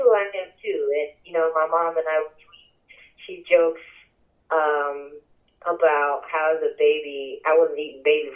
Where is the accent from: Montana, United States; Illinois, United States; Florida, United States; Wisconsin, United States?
Illinois, United States; Chicago; And most of the songs were just songs about me growing up on the South Side